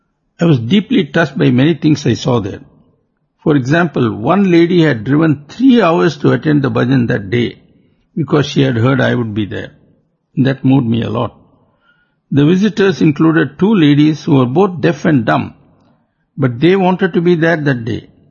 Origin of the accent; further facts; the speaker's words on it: India; there I was from India in a church in Australia. And here were two Pakistani Muslims wanting a picture with me from India, a Hindu.